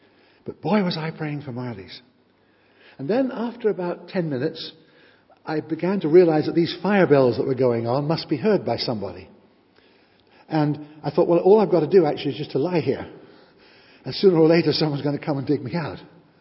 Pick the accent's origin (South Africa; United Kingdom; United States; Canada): United Kingdom; England; And then I thought, no, I'm an English public school boy.